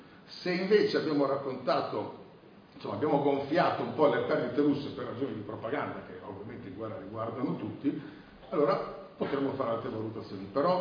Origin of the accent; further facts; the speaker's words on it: Po Valley, Italy; nessuno al bar del mio paese, della Bassa Padana, ritiene che i russi siano alle porte